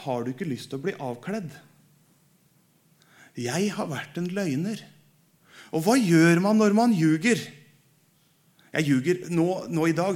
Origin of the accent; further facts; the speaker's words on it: Folkenborg, Østfold, Norway; der jeg kommer fra, Indre Østfold, fra Folkenborg.